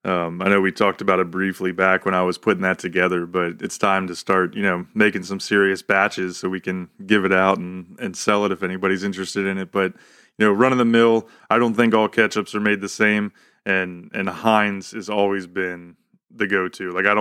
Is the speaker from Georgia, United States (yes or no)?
no; Maryland, United States; us growing up in Maryland, we really weren't that far from Pennsylvania